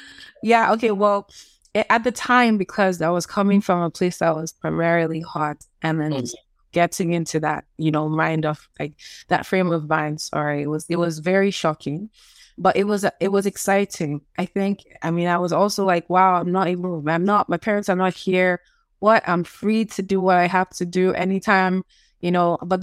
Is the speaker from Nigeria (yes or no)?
yes; Ikket, Akwa Ibom, Nigeria; also born or lived in Benin City, Nigeria; I'm from Akwa Ibom State in Nigeria. I grew up in Ikket. Akwa Ibom State, not Calabar.